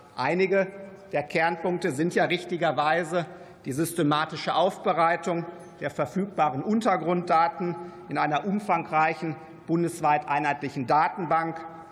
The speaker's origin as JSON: {"language": "German", "town": "Hagen", "region": "North Rhine-Westphalia", "country": "Germany", "tie": "born or raised there", "said": "auch in meiner Heimatstadt in Hagen treibt das Thema Geothermie die heimische Politik und Wirtschaft um"}